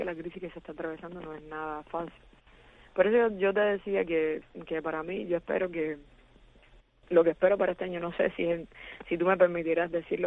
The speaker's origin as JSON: {"language": "Spanish", "country": "Cuba", "said": "que nuestro pueblo pudiera gozar de todas las cosas buenas que nos merecemos como cubanos"}